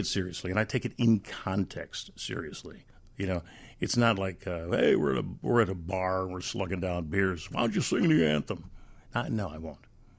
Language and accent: English; Chicago, Illinois, United States; So there's such a – this is my hometown. You know, I've had opportunities, but why would I leave?